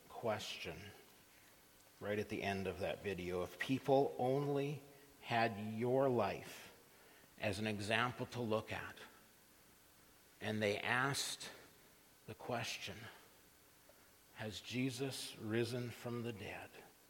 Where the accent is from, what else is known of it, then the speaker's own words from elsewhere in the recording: Saskatchewan, Canada; I grew up in Saskatchewan.